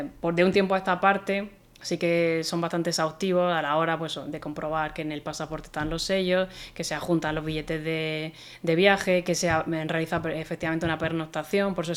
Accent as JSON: {"language": "Spanish", "town": "Almería", "region": "Andalusia", "country": "Spain", "said": "que yo soy de Almería"}